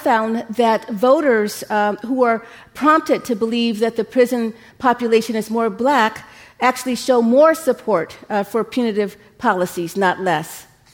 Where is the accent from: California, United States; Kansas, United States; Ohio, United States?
Ohio, United States; Cleveland; born there; So I was born in Cleveland, Ohio.